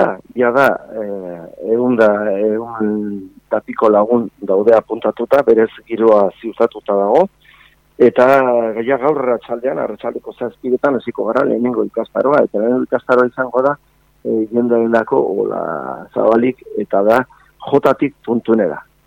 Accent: Navarre, Spain; now in Bilbao, Spain; ni Nafarra naiz, ba, joan entzat bizitzera Bilbo aldera

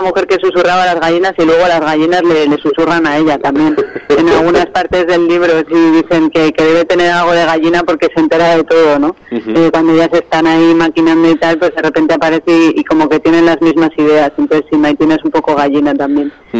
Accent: Madrid, Community of Madrid, Spain; Pues yo soy de Madrid, aunque me gusta mucho estar por el norte, pero yo soy de por ahí.

